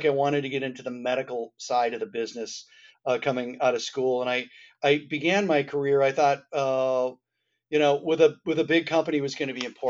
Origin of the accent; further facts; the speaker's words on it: Minneapolis, Minnesota, United States; now in Massachusetts, United States; I grew up in the Twin Cities, Minneapolis, St. Paul.